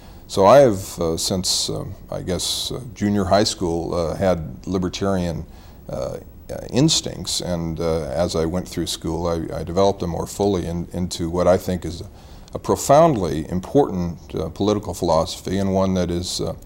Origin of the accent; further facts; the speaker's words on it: California, United States; Born and raised in California. I'm one of those few people who likes Southern California and Northern California.